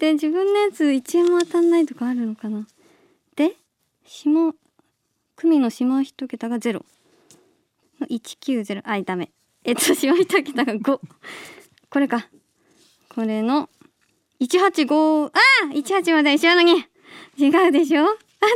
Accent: Sano, Tochigi, Japan; 年末年始に地元の栃木県佐野市に帰ったので

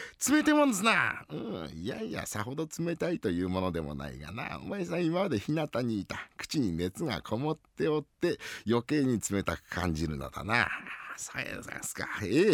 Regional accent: Tokyo, Japan; 私も東京東部の下町の出身としては、北東部が熱いっていうのは随分気になるんですけどね

